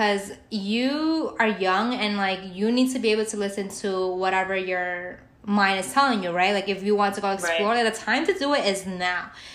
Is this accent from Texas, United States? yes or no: no; New York, United States; I think even me as a New Yorker, and somebody, trust me, everybody knows I'm always like, I'm a native.